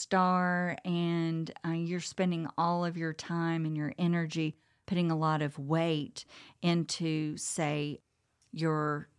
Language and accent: English; Texas, United States; I can't help it. I'm from Texas. Everything is about that Lone Star.